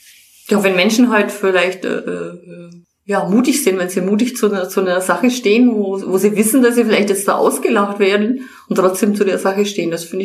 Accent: Bavaria, Germany; Ja, als Bayerin würde ich dann sagen

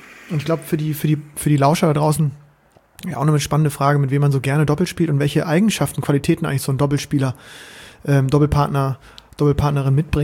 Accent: Bremen, Germany; er war Niedersachse, ich war Bremer

